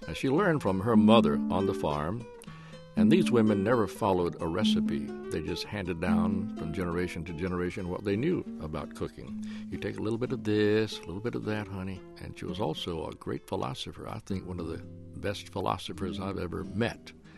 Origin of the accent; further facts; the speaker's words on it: Goldsboro, North Carolina, United States; My mother grew up on a farm outside of my hometown of Goldsboro, North Carolina